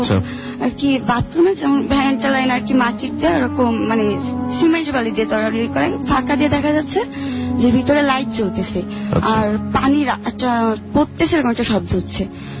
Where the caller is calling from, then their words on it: Khulna, Khulna Division, Bangladesh; খুলনা নিরালা থেকে আসছি।